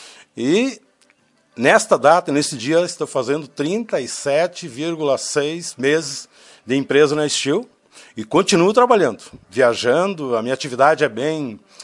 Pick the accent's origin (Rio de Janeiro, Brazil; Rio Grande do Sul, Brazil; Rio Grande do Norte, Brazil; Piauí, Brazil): Rio Grande do Sul, Brazil; Lagoa Vermelha; moved away as an adult; now in São Leopoldo, Brazil; 38 anos em São Leopoldo, saí de Lagoa Vermelha para estudar e consegui marcar residência lá e vida, tudo lá.